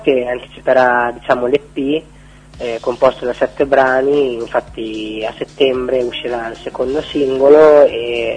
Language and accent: Italian; Forlì, Emilia-Romagna, Italy; io sono un ragazzo di 20 anni, vengo da Forlì